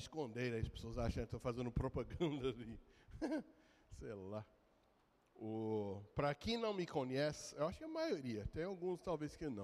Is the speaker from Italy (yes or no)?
no; United States; Portuguese is a second language; moved away as an adult; now in Brazil; Mas sou americano, né? Vocês vão perceber pelo sotaque, não é de São Paulo, nem de Pará, nem de Paraná. É dos Estados Unidos mesmo. Sou gringo, estou no Brasil desde 1997